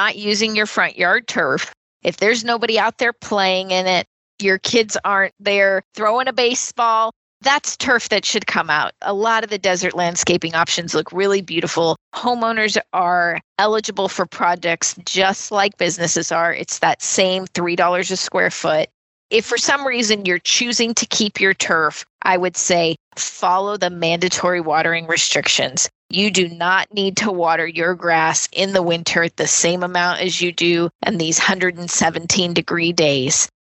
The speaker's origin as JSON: {"language": "English", "town": "Las Vegas", "region": "Nevada", "country": "United States", "tie": "born or raised there", "said": "I live here too. My kids live here. I am born and raised in Las Vegas"}